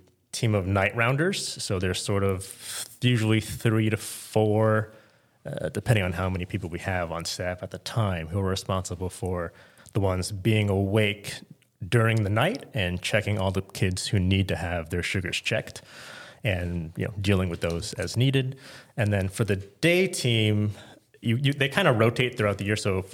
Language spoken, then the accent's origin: English; Houston, Texas, United States; now in Dallas, United States; I grew up in Houston, actually. My family is still there now. The Dallas part was mostly just when I came here for med school.